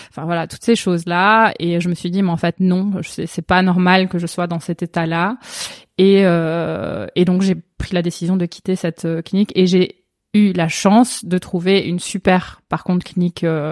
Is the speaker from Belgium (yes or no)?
yes; Belgium; born there; je suis née en Belgique. Évidemment, je suis retournée souvent en Angleterre. J'avais de la famille là-bas, donc toute petite, on y allait 3-4 fois par an.